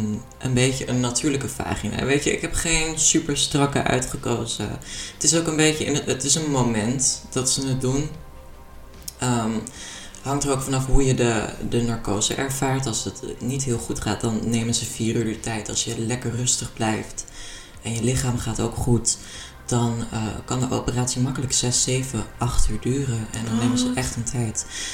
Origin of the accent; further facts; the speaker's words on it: Hoorn, North Holland, Netherlands; Ik kom uit Horen.